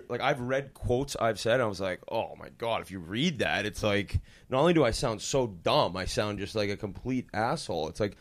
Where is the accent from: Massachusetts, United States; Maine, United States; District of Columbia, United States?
Massachusetts, United States; now in New York, United States; Like, and I'm from Massachusetts, so it was enormous to begin with.